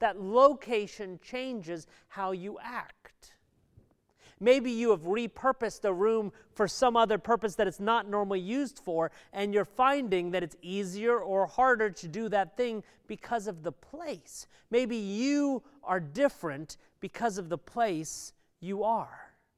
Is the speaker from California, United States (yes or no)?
yes; California, United States; And originally, I'm from San Francisco Bay Area.